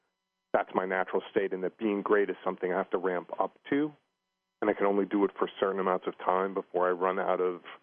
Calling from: Boston, Massachusetts, United States; I'm calling from Boston.

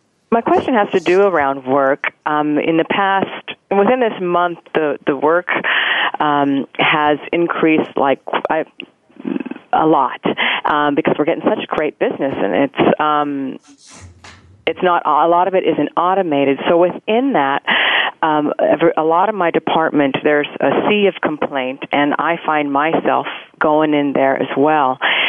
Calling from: New Jersey, United States; I'm calling from New Jersey.

